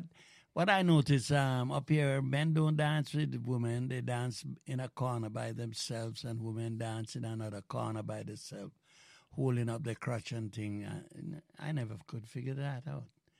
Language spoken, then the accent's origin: English; Jamaica; I'm from Jamaica.